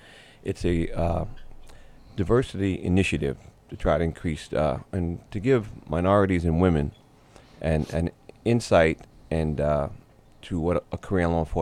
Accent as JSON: {"language": "English", "town": "Staten Island", "region": "New York", "country": "United States", "tie": "born or raised there", "said": "No, I grew up in Staten Island, New York."}